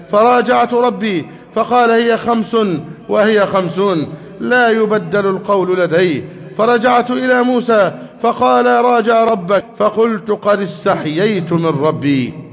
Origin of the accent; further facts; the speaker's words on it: Egypt; اللهم احفظ بلدنا مصر أمنا أمانا، اللهم احفظ مصر أمنا أمانا